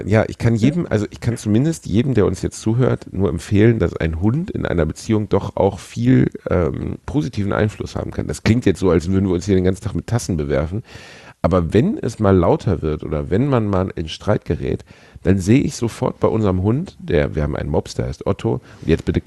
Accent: North Rhine-Westphalia, Germany; bin Westfale

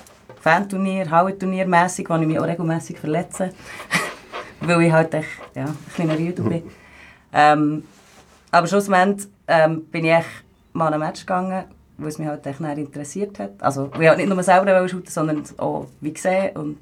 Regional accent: Bern, Switzerland; Ich bin 28, aber ich komme aus Bern.

